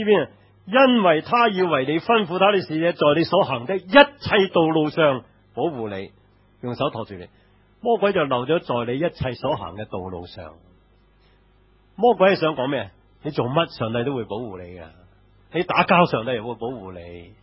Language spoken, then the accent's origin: Cantonese; China; 我哋中國人始終都係矮細，個樣細啲嘅